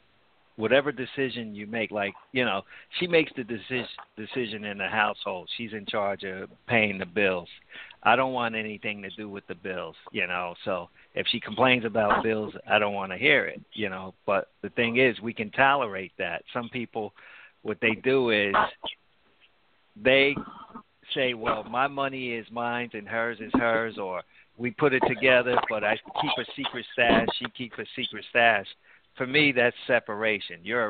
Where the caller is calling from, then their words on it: New Jersey, United States; I'm calling from New Jersey.